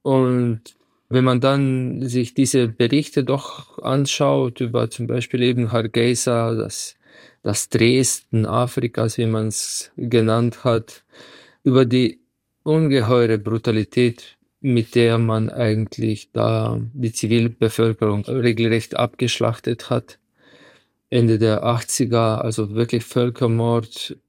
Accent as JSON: {"language": "German", "town": "Ptuj", "region": "Drava", "country": "Slovenia", "said": "Diese Frau stammt aus der gleichen Stadt, wo ich herkomme, aus Ptuj, Betau, aus der slowenischen Südsteiermark."}